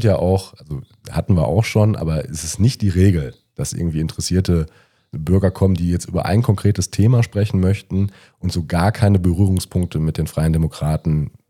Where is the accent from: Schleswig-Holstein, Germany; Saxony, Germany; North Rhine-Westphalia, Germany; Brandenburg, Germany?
North Rhine-Westphalia, Germany; Moers; born there; Als gebürtiger Moerser fand ich das natürlich auch ganz interessant